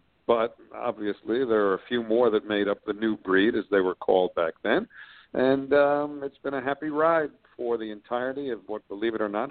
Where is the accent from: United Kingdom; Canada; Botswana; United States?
United States; Brooklyn, New York; But as far as growing up in Brooklyn as a Dodger fan, the only thing I gleaned from other relatives was that in his younger days, my dad was actually a Giant fan.